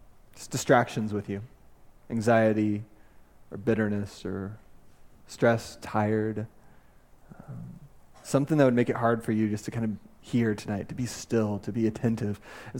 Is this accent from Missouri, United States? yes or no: yes; Kansas City, Missouri, United States; I grew up in Kansas City, Missouri